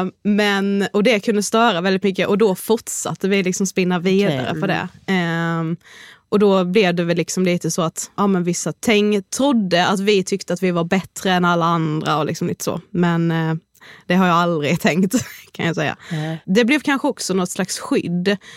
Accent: Karlshamn, Blekinge, Sweden; now in Stockholm, Sweden; vi har ju också åkt hem väldigt mycket och festat hemma i Karlshamn också under tiden vi har bott i Stockholm.

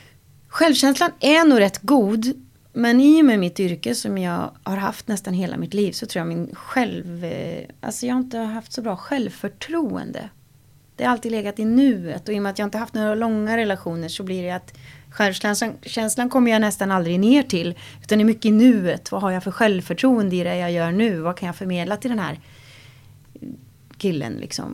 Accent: Gullspång, Västra Götaland County, Sweden; när jag växte upp i Gullspång

